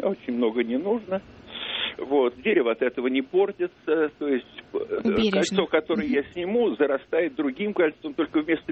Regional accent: Moscow, Russia; я из Москвы.

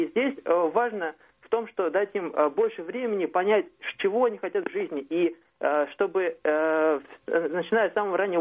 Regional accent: Moscow, Russia; я из Москвы.

